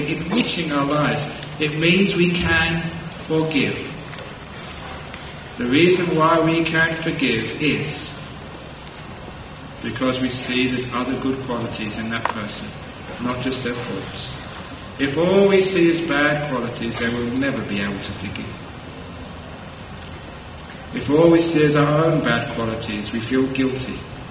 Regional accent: London, United Kingdom; To explain it, I give a story from my own life growing up in London.

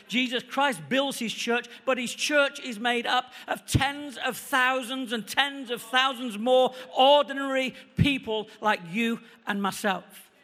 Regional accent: England, United Kingdom; and I'm an Englishman saying these words

